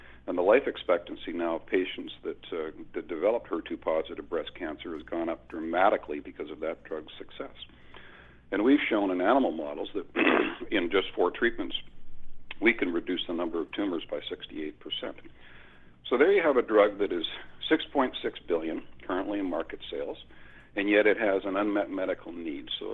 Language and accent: English; Canada; because I'm Canadian.